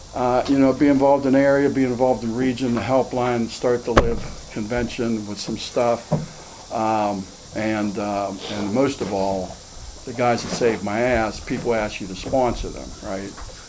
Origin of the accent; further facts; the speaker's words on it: Pittsburgh, Pennsylvania, United States; I'm from Pittsburgh, born and raised, Southfields boy